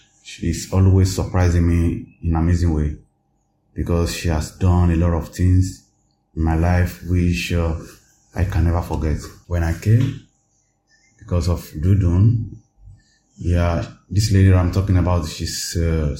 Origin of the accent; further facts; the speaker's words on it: Ekiti, Nigeria; now in Germany; I'm from Nigeria. I'm a Yoruba from Ekiti State.